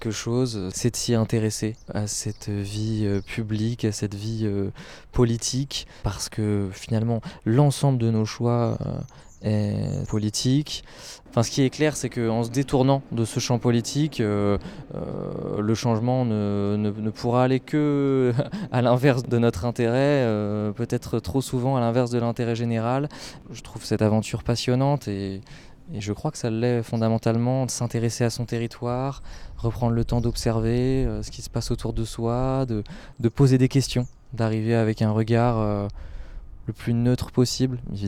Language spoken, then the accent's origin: French; La Ferté-Bernard, Pays de la Loire, France; j'ai grandi à La Ferté Bernard